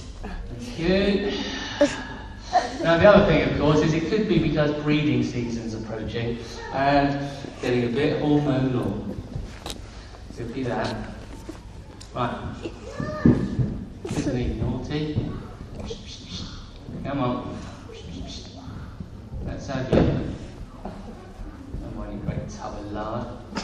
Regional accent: East of England, United Kingdom; A bird which was very common when I was a boy growing up in Suffolk

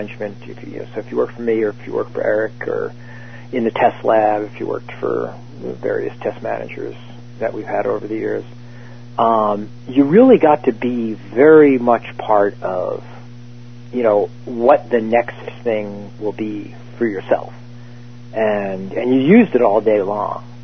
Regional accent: New Jersey, United States; Well, I grew up in New Jersey. I'm in my mid-40s.

